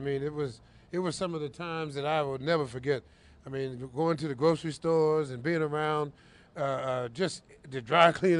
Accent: Midwest, United States; I said, well, you know, I'm from the Midwest. We don't do that yet.

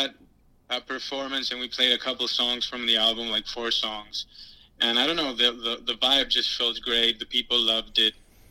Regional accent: Argentina; now in United States; Yeah. I mean, I lived in Argentina all my life, and I came to the U.S.

